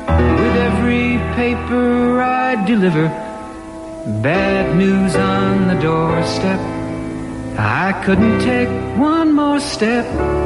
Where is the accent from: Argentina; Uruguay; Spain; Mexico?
Spain; nuestra conciencia como españoles